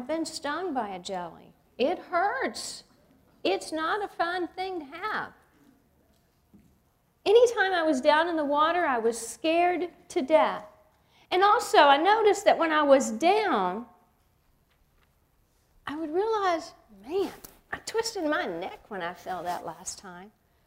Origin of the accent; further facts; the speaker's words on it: Savannah, Georgia, United States; I told you I was a Southern girl. I grew up in Savannah. And down in Savannah, we're right on the coastline.